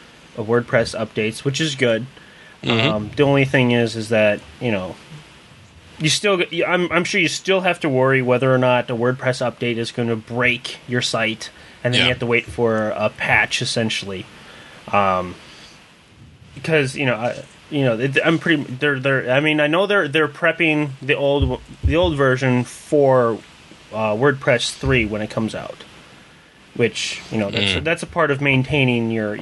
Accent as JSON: {"language": "English", "country": "United States", "said": "because I'm an American. I believe in that sort of thing, and unfairness is just, I guess, America's way."}